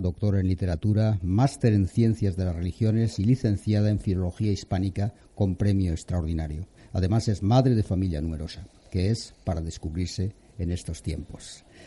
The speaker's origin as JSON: {"language": "Spanish", "country": "Spain", "said": "para nosotros sí es relevantísima como españoles"}